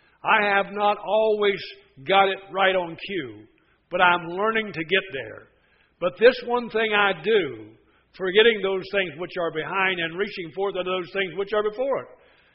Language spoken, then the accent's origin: English; West Virginia, United States; born there; I loved West Virginia. I was born in West Virginia. I about froze to death in West Virginia.